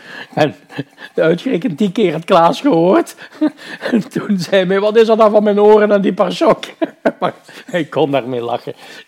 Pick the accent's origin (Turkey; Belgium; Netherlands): Belgium; Hasselt, Flanders; Ja, ik vond dat ik toch als Hasselaar...